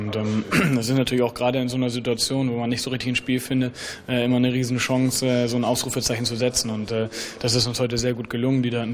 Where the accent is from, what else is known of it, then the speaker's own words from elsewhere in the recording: Hamburg, Germany; Und dann hoffe ich als Hamburger aber trotzdem, dass der HSV dann die Relegation positiv schafft.